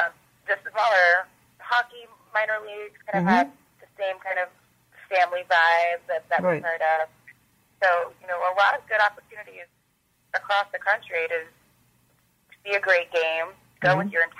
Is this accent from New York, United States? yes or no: no; Pennsylvania, United States; So I grew up right outside of Philly.